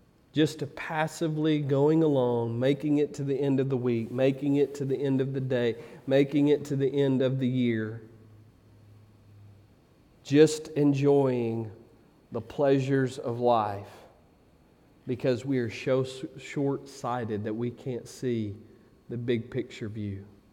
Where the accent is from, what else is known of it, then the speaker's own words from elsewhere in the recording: United States; I'm an American through and through. I thank God for our country.